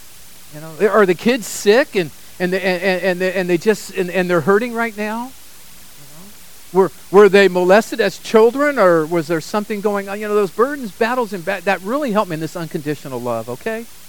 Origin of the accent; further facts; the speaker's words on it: Sacramento, California, United States; I grew up in Sacramento, and we'd go to San Francisco